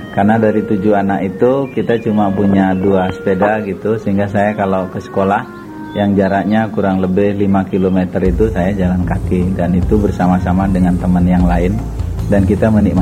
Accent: Sumenep, East Java, Indonesia; born there; saya dilahirkan di Sumenep, Kabupaten paling timur di ujung Pulau Madura, tanggal 18 Januari tahun 1954.

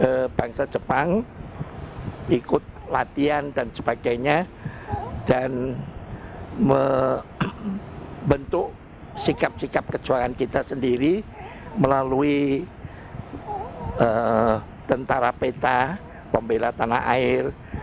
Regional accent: Maos, Central Java, Indonesia; born there; saya yang nomor 2 dilahirkan di Maos

